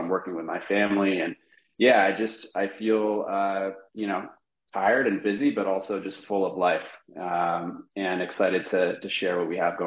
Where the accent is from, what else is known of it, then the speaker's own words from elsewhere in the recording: California, United States; now in Los Angeles, United States; I'm a 34, almost 34-year-old guy. I grew up in the Bay Area, now in Los Angeles.